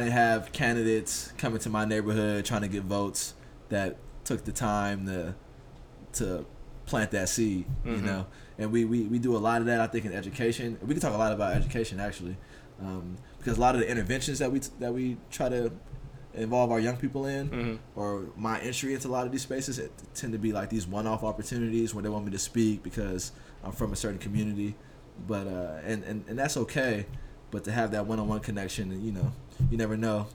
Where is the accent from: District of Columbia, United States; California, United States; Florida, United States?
California, United States; San Francisco; I grew up in San Francisco, and we didn't really have folks on the board that reflected the lived experience that I went through coming up in the city.